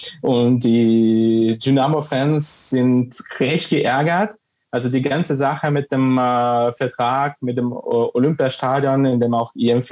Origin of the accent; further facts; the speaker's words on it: Sevastopol, Crimea, Ukraine; Also ich stamme selbst, wie gesagt, aus Sevastopol auf der Krim. Und das ist eine sehr stark russisch geprägte Stadt.